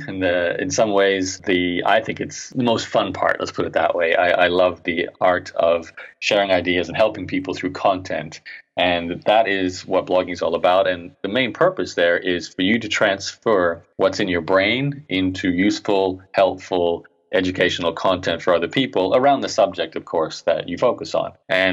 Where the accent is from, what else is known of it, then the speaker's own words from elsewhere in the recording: Brisbane, Queensland, Australia; accent: Canadian; 18 years old in Brisbane, Australia. where I was born, despite having Canadian parents. That's why my accent's more Canadian than Australian. But I did grow up and live my life in Australia.